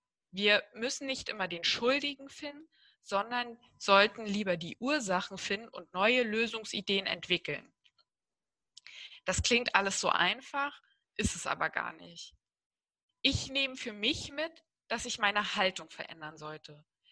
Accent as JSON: {"language": "German", "country": "Germany", "said": "Und darin sind wir Deutsche sehr gut."}